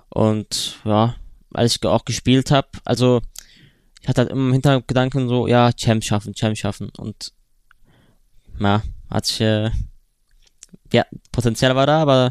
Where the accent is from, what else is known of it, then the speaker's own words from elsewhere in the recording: Solingen, North Rhine-Westphalia, Germany; NRW, Solingen.